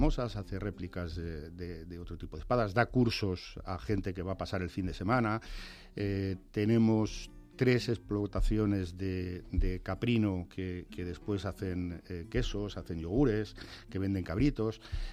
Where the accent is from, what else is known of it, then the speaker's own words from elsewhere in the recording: San Esteban del Valle, Castile and León, Spain; mi pueblo de procedencia, que es San Esteban del Valle, en la provincia de Ávila, todas las familias tienen apodo, que se llama apodo más que mote